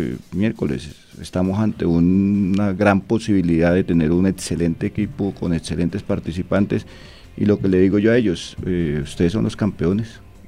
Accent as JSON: {"language": "Spanish", "town": "Útica", "region": "Cundinamarca", "country": "Colombia", "tie": "born or raised there", "said": "El profe pues nos hizo el honor de llegar a mi pueblo, a Útica, que hicimos un torneo."}